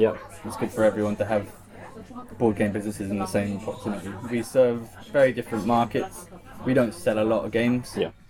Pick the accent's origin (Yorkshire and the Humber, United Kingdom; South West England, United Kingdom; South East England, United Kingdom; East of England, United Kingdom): South West England, United Kingdom; Cheltenham; I grew up in Cheltenham, and I don't think it's right now. That's about 120,000 people.